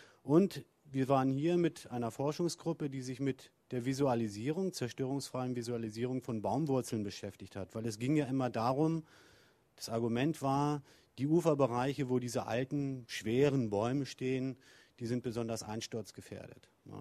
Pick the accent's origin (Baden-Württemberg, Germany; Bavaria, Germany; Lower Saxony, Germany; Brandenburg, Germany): Lower Saxony, Germany; Göttingen; Ich bin kein Berliner, ich komme aus Göttingen